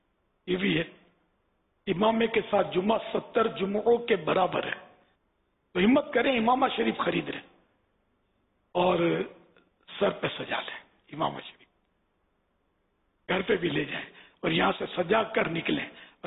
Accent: Karachi, Sindh, Pakistan; born there; میری تو پوری دنیا میں صرف کراچی کا نہیں ہوں، لیکن اس وقت تو کراچی میں ہوں نا، پیدائش میری کراچی کی.

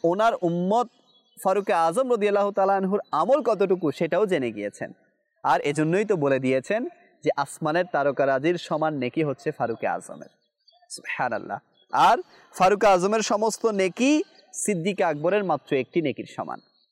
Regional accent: Chittagong Division, Bangladesh; accent: Chittagonian; যেভাবে আমরা চট্টগ্রামের ভাষায় কী বলি, রিয়াল

